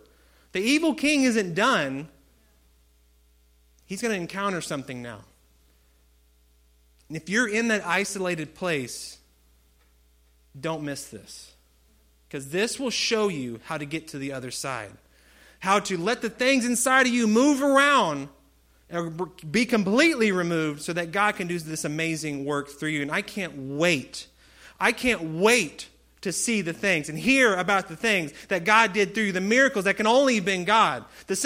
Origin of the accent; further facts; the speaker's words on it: Spring, Texas, United States; not that I'm from Spring, Texas, and you know, and I went to this school